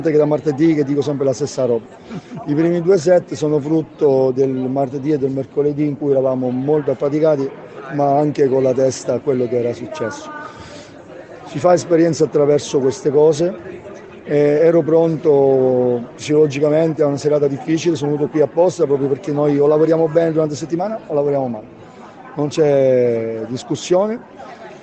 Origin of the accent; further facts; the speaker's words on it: Sicily, Italy; Guarda, sono siciliano come te